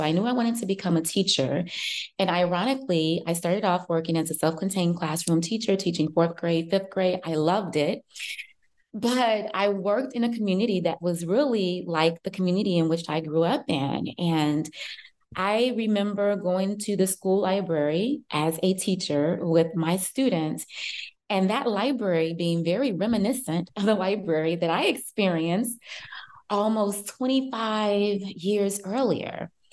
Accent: Chicago, Illinois, United States; So I live in Chicago. I grew up in Chicago. And I grew up, something that I talk about often is the fact that I grew up in a very impoverished community.

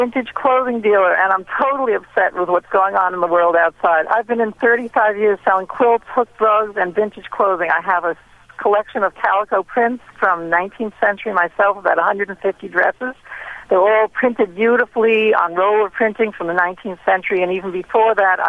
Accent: New York City, New York, United States; I grew up in New York City. I probably went to Lowman's a lot with my mother, who bought discount clothing that was really good.

